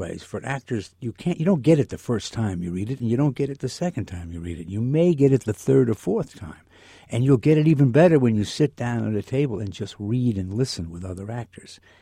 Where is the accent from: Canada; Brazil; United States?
United States; New Jersey; I grew up in New Jersey, and my brother and I, when we were 10, 11, 12, we listened to only country and Western music